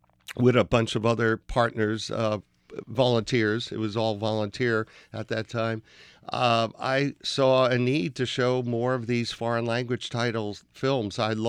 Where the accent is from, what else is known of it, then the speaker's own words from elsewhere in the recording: New Jersey, United States; also born or lived in New York; here I, myself, growing up in America, growing up, you know, in New Jersey, New York